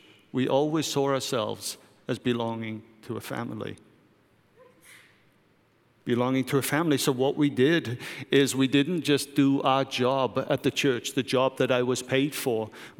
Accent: United Kingdom; Vipke is German and I'm British and our family live in two different places

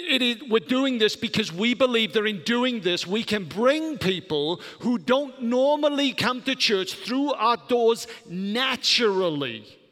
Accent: United Kingdom; I'm glad I'm British.

